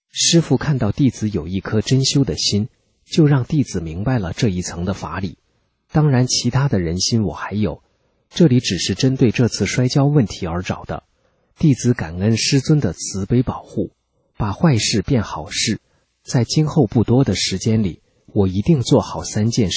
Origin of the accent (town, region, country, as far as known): China